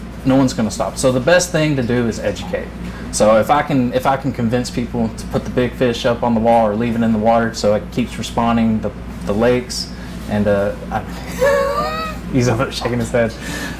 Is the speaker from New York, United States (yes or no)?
no; Louisiana, United States; I'm originally from Louisiana.